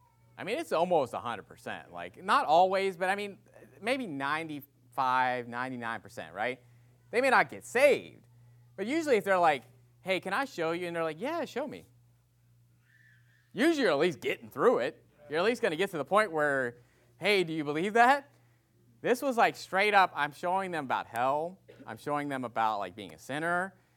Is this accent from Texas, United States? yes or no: no; West Virginia, United States; accent: West Virginia; Now, maybe it's my West Virginia accent.